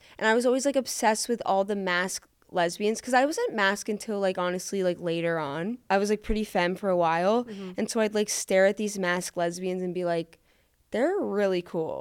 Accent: New York, United States; accent: New York; now in Florida, United States; It's my New York accent because I'm actually from New York, but then we moved to Florida.

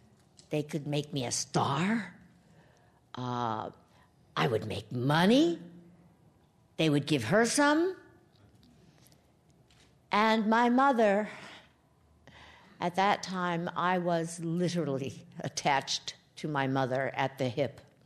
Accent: New York City, New York, United States; I grew up in New York City. We were very poor.

